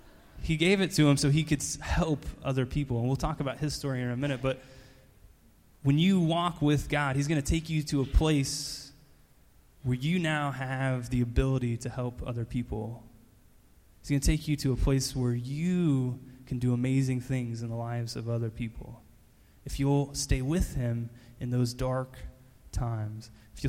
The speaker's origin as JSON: {"language": "English", "town": "Blue Springs", "region": "Missouri", "country": "United States", "tie": "born or raised there", "said": "by a pastor in Blue Springs, which is my hometown."}